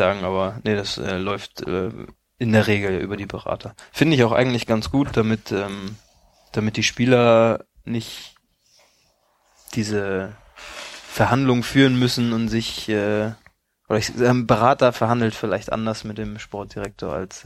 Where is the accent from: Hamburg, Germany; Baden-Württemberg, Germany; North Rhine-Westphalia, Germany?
Hamburg, Germany; ich komme aus Hamburg und habe meine Familie und meinen Freundeskreis hier.